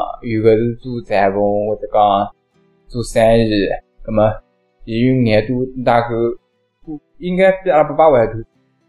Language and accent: Chinese; Ninghai, Zhejiang, China; 我就是宁波的宁海，到我然后就可以离得蛮近嘛，都是浙江